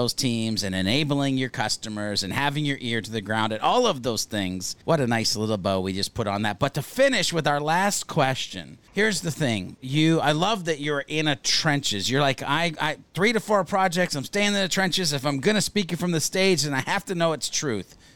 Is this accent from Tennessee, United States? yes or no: no; Montana, United States; We grew up in Montana, so we had some weird sayings.